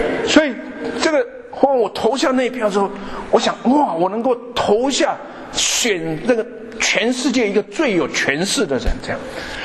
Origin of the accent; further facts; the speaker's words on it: Taiwan; 我在台湾出生长大，我太太是上海人